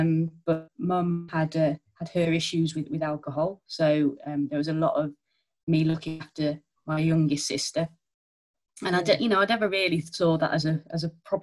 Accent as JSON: {"language": "English", "town": "Stafford", "region": "West Midlands", "country": "United Kingdom", "tie": "born or raised there", "lives_now": "Birmingham, United Kingdom", "said": "even though I live in Birmingham now, I grew up in Stafford, which is quite a bit, it's a bit of a boring market town, really, where everybody knows everybody else, but there isn't work there. And I grew up in a Catholic community with a single parent."}